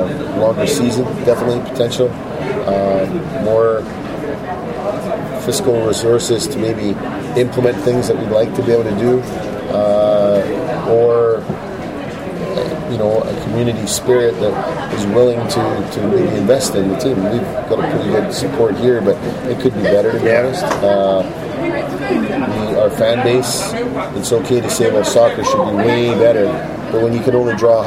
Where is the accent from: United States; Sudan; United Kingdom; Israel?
United Kingdom; Scotland; I come from Europe. I come from Scotland.